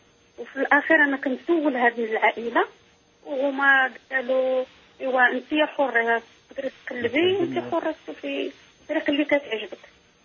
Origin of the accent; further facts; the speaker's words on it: Morocco; من المغرب.